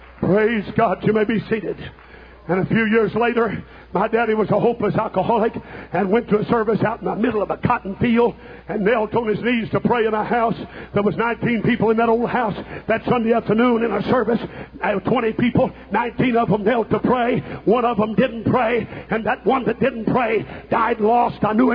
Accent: Portageville, Missouri, United States; Brother C.P. Kilgore came to my hometown of Portageville, Missouri, a little small town in southern Missouri, 1929.

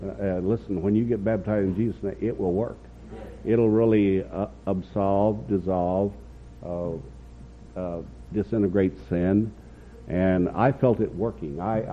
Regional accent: the Ozarks, United States; also born or lived in Michigan; I was a tall, skinny, very ugly kid from the Ozark Mountains. And we moved from Michigan after we lost everything.

